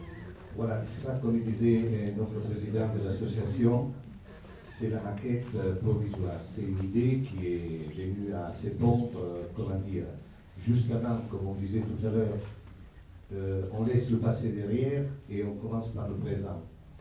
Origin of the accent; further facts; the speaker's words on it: Naples, Campania, Italy; now in France; parce que moi je suis arrivé avec un train de Naples à Paris, et c'est grâce à ça que je me suis arrêté dans cette ville. Et ça fait 48 ans cette année.